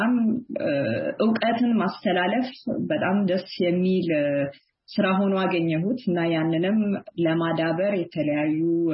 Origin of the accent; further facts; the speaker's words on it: Addis Ababa, Ethiopia; moved away as an adult; also born or lived in Montpellier, France / Washington DC, United States; የተወለድኩትና ያደኩት አዲስ አበባ ኢትዮጵያ ነው። ከእንግዲህ ከዜሮ ክፍል ከመዋለ ህፃናት እስከ 12ኛ ክፍል 12 ፕላስ 1 በሊሴ ገብረ ማርያም በአዲስ አበባ ከተማ ተምሬያለሁኝ።